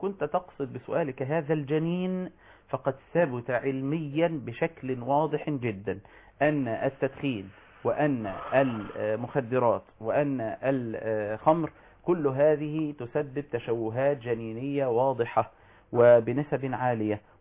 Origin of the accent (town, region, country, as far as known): Egypt